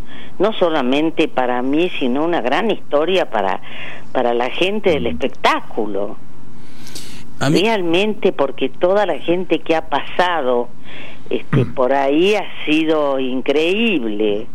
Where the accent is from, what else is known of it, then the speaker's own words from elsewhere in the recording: Argentina; yo creo que mi país me ha tratado muy bien como artista.